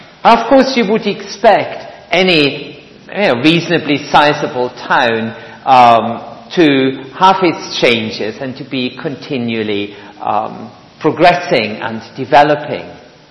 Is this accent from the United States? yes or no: no; Michelstadt, Hesse, Germany; Michelstadt, that's the name of my hometown